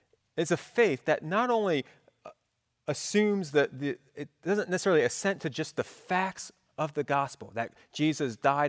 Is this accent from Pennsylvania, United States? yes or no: yes; Philadelphia, Pennsylvania, United States; I grew up outside of Philadelphia as a Cowboys fan, and it was rough.